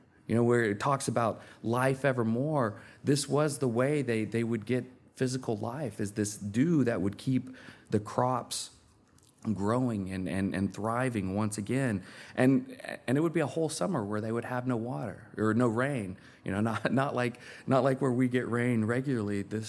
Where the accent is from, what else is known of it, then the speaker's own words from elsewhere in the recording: Tennessee, United States; growing up in Tennessee and we would have very hot summers